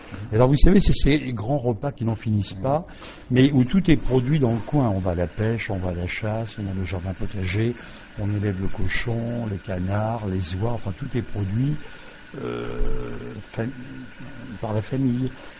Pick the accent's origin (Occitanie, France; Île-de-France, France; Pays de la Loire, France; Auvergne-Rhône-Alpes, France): Occitanie, France; j'ai des racines terriennes, je suis originaire de l'Aude.